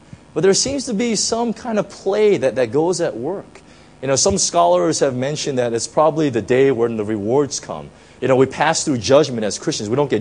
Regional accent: United States; I'm a blue, you know, I'm an American, right?

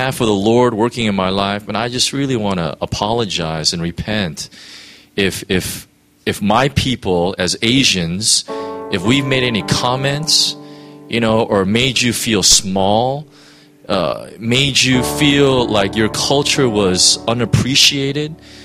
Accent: United States; You know, I was raised in the States. I'm obviously Korean American

